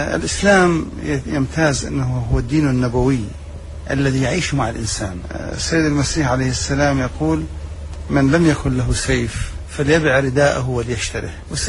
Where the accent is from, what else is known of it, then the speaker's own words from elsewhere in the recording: Iraq; فأحاول أن أصنعها ضمن مؤسسات أخرى نصنعها نحن كعراقيين